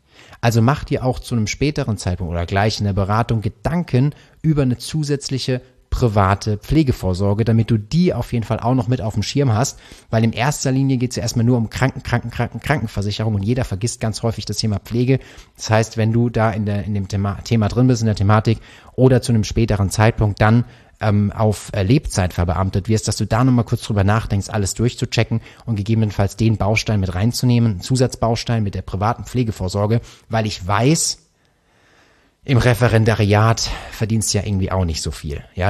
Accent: Karlsruhe, Baden-Württemberg, Germany; ich komme ja aus Karlsruhe und wir haben das Land Baden-Württemberg

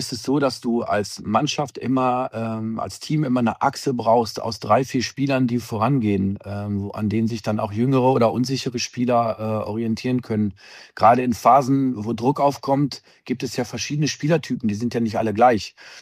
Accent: Dortmund, North Rhine-Westphalia, Germany; also born or lived in Hamburg; Er ist dann nach Dortmund gewechselt, meine Heimatstadt.

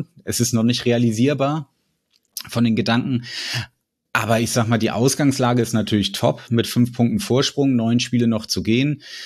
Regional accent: Kiel, Schleswig-Holstein, Germany

